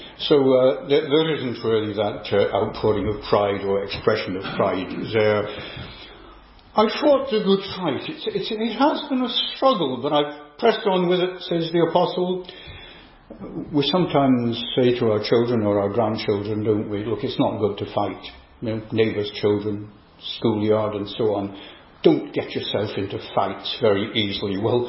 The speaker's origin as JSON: {"language": "English", "region": "Yorkshire and the Humber", "country": "United Kingdom", "also_born_or_lived": "Northern Ireland", "said": "I remember when we moved from Northern Ireland to East Yorkshire. I am a Yorkshireman, moving back to my own county."}